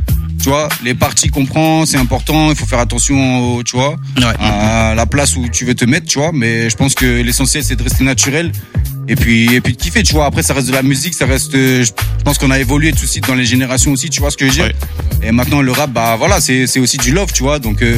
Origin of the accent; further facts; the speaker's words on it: French Guiana; Alors, moi … alors je suis de la Guyane.